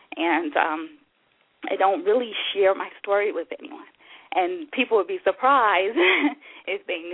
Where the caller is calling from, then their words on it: North Carolina, United States; I'm calling from North Carolina, and I'm a new listener to the remix.